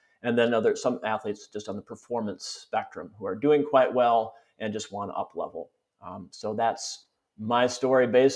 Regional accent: Barneveld, Wisconsin, United States; Yeah, well, I grew up in Wisconsin, near Madison, Wisconsin, a small farm town called Barneveld, Wisconsin, a little town.

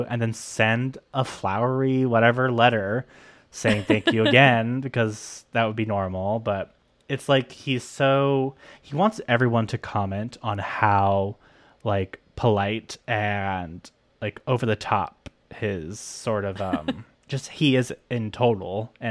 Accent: Florida, United States; Well, you know, growing up in Florida

